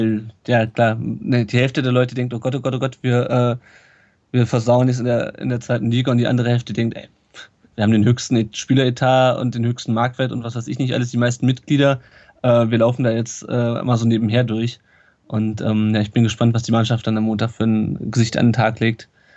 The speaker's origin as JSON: {"language": "German", "town": "Kassel", "region": "Hesse", "country": "Germany", "lives_now": "Stuttgart, Germany", "said": "ich komme auch ursprünglich nicht aus Stuttgart, das kommt ja auch hinzu. Ich komme ursprünglich aus Kassel."}